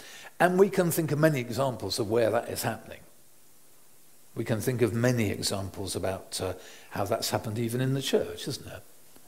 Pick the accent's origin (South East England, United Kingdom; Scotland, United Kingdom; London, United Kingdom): London, United Kingdom; I came from Rochester Diocese, because we came from southeast London